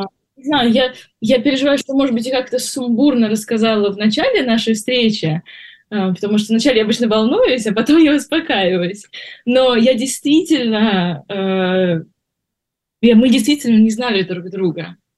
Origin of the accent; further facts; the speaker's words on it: Russia; все люди, которые узнавали, что я из России